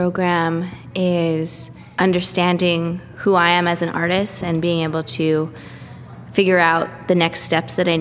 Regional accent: United States; So I'm Mexican, I'm Filipina, I am American. I grew up with the three languages and I was very confused.

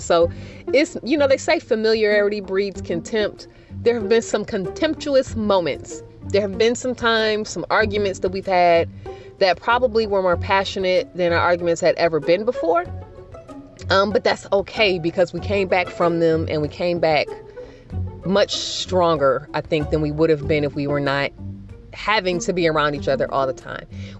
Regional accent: Ypsilanti Township, Michigan, United States; from Ypsilanti Township.

